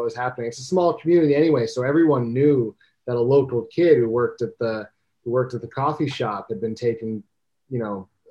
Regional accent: New Jersey, United States; moved away as an adult; Well, I moved there when I was 22, and I grew up in Jersey, and I wanted to get away from everything too, you know.

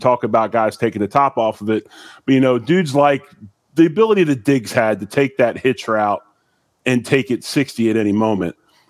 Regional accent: Philadelphia, Pennsylvania, United States; We're both guys from Philly, right?

